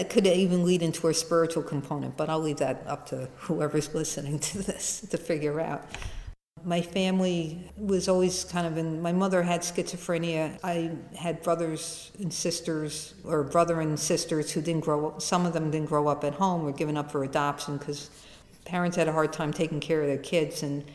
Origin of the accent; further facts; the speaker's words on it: New York City, New York, United States; I grew up in New York City. I'm 54 years old, so I grew up, as a little girl in the 60s.